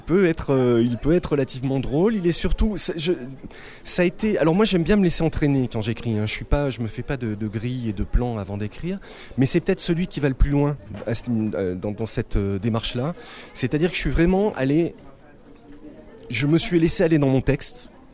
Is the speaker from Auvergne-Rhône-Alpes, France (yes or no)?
yes; Grenoble, Auvergne-Rhône-Alpes, France; je suis chez un éditeur bourguignon, mais pour ma part je suis grenoblois. J'ai 47 ans